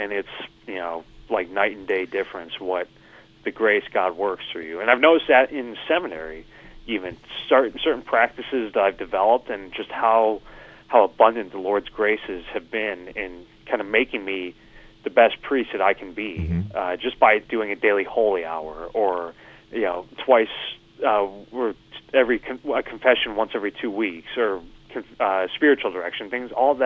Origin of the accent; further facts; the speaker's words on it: Winnetka, Illinois, United States; I'm from Winnetka. I went to New Trier High School, went to college out in Washington, D.C.